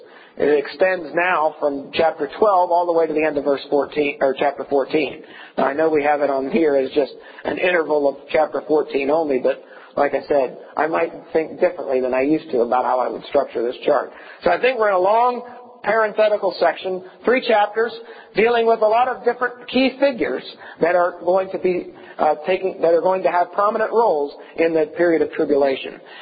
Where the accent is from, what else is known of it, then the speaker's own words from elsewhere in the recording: the South, United States; I'm from the South, and everybody's a Christian in the South, so they say.